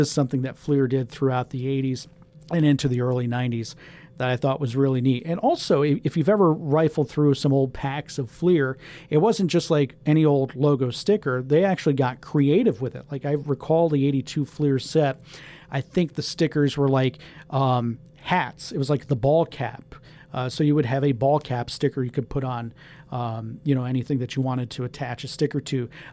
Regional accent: Tampa, Florida, United States; Growing up outside of Tampa, Florida, the Reds used to train in Tampa and in nearby Plant City during my childhood.

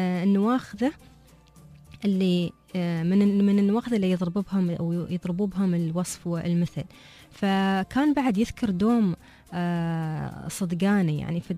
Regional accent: United Arab Emirates; عندنا في الإمارات

